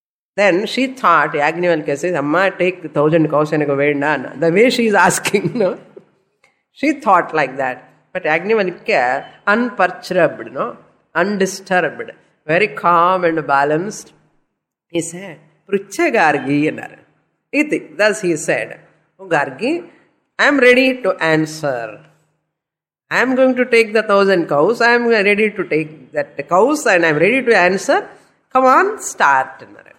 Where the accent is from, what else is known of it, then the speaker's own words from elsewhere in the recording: India; Born as an Indian in this culture, a Deva Bhasha, what am I going to lose if I learn the language?